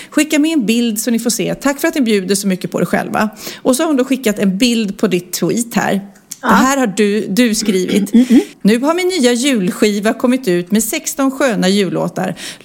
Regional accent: Luleå, Norrbotten County, Sweden; Vi kom från Luleå och inte var bortskämda alls med att träffa kändisar så ofta.

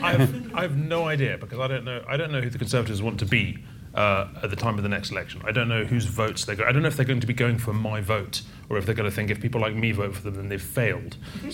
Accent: Scotland, United Kingdom; accent: strong Scottish; You know, as you'll tell from my strong, strong accent, I'm Scottish.

